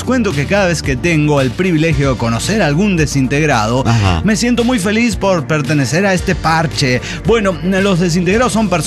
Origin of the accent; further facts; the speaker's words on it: Guanajuato, Mexico; porque somos de Guanajuato